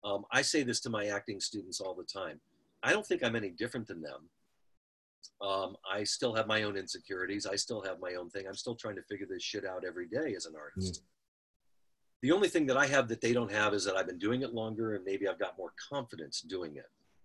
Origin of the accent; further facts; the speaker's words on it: Cleveland, Ohio, United States; I remember buying it, you know, for like $12 growing up in Cleveland with the old 45 records, color changing records.